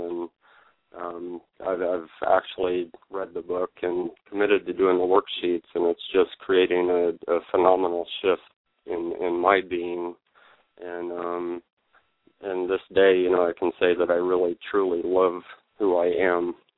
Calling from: Sebastian, Florida, United States; I'm calling from Sebastian, Florida.

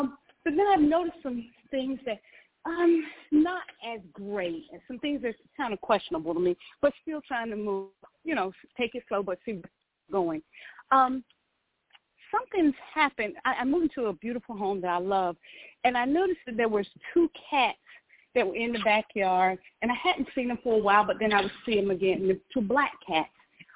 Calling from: Georgia, United States

